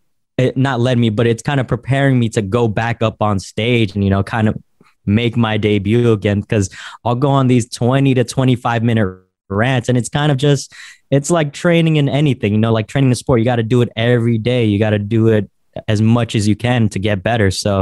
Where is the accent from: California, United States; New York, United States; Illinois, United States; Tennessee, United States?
California, United States; San Francisco; As you told the listeners, I am from San Francisco, and the backing behind the name, or the story behind the name, is there are a lot of stoops in San Francisco, basically.